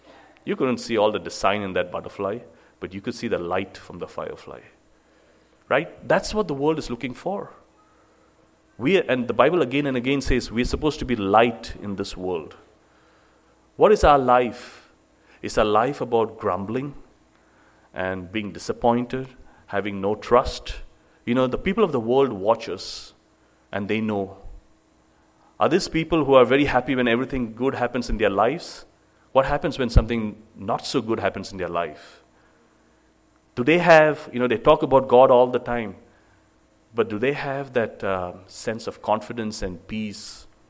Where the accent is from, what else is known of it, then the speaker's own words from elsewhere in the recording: Nigeria; when I was growing up in Nigeria, you know, in the evenings, there would be, most of the time, there would be no electricity.